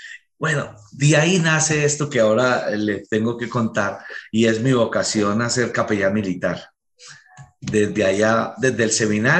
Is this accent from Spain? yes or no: no; Antioquia, Colombia; ¿De dónde es usted? Yo de Antioquia, pero soy del seminario.